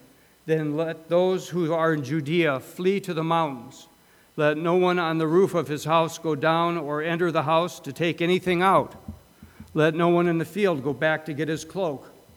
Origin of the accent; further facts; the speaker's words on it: Cleveland, Ohio, United States; my hometown Cleveland Browns.